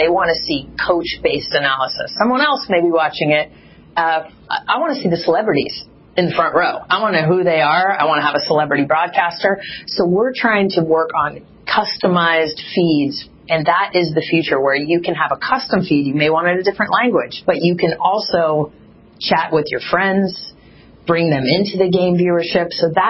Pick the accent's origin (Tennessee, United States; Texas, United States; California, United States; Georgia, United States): California, United States; Sacramento; It really starts growing up in Sacramento. And I was a girl. I was 12 years old who played a lot of sports growing up.